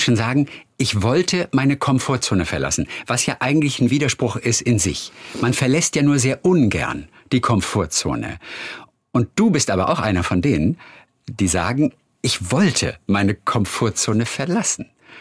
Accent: Northern Germany, Germany; Also ich kann es nicht, weil ich komme eigentlich aus dem Norden.

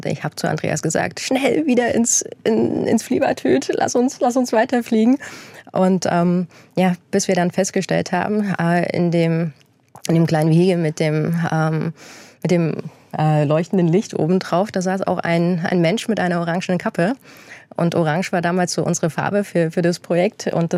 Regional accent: Erfurt, Thuringia, Germany; born there; Denn im Osten, also ich bin ja in Erfurt geboren, wie du richtig gesagt hast, hatte man ja nur eine Richtung, in die man offiziell reisen durfte.

